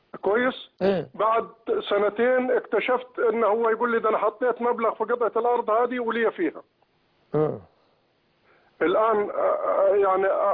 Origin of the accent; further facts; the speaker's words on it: Sohag, Sohag Governorate, Egypt; also born or lived in Saudi Arabia; now in Alexandria, Egypt; أنا في مصري من سوهاج وعايش في الإسكندرية وكنت بس في السعودية. أنا كنت عايش برا في السعودية ورجعت